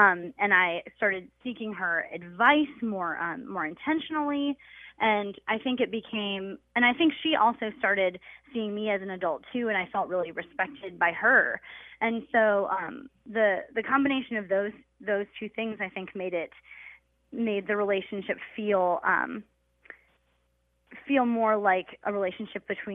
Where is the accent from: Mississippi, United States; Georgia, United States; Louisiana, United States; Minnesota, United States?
Minnesota, United States; Northfield; moved away; I moved to Iowa from Northfield, where I'm from, and then becoming financially independent